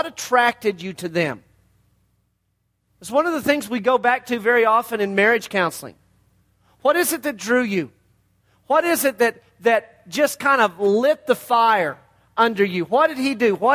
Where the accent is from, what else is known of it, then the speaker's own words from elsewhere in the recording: Amarillo, Texas, United States; We go back a long way with their families because we're from Amarillo as well.